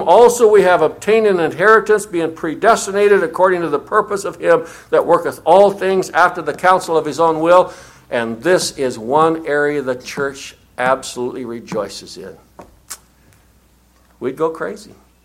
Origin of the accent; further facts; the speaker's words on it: The Dalles, Oregon, United States; I'm from the Dalles, it doesn't take much to entertain me.